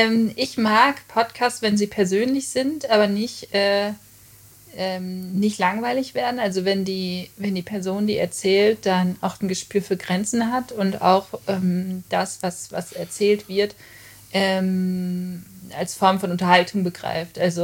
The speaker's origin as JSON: {"language": "German", "town": "Gevelsberg", "region": "North Rhine-Westphalia", "country": "Germany", "tie": "born or raised there", "also_born_or_lived": "Hagen", "lives_now": "Cologne, Germany", "said": "Ich bin in Hagen geboren, aber ich bin aufgewachsen in Gevelsberg. Gevelsberg ist so groß, dass es kein eigenes Krankenhaus hat, aber sehr viele Friseure. Das ist zwischen Hagen und Wuppertal."}